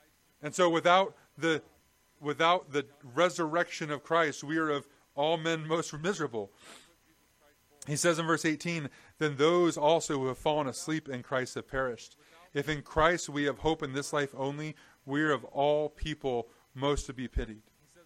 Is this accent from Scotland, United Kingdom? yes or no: yes; Scotland, United Kingdom; I'm Scottish, not Jewish.